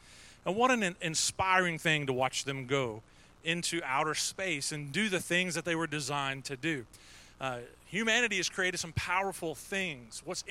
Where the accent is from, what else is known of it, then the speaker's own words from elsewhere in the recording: Oakdale, United States; I'm from Oakdale and I can't do that.